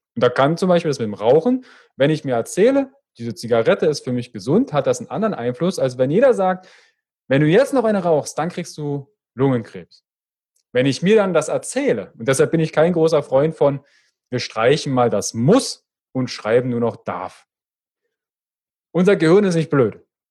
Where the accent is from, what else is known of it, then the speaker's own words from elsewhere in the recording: Fürstenwalde, Brandenburg, Germany; Und ich komme ja aus der Ecke Fürstenwalde. Also da kommt manchmal so ein bisschen das Berlinerische durch.